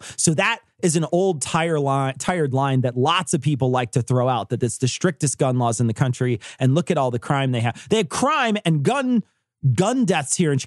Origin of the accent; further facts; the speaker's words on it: Australia; We came from Australia and I had several conversations with a lot of people